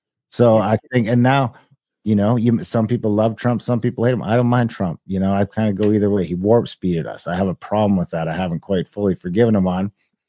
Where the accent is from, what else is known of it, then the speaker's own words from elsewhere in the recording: Ontario, Canada; I mean, I'm from Ontario. I have no problem with my fellow Canadians.